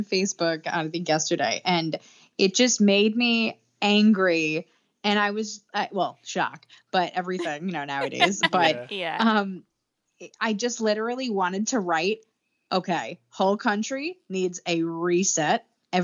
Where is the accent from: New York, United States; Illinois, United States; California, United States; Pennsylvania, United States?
New York, United States; Commack; I think it was at Anthony's Coal Fired Pizza in Comac, my hometown.